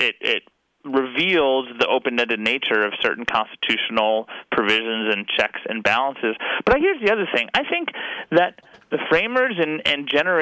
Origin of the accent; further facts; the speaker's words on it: Kentucky, United States; think about Senator Mitch McConnell, my home state senator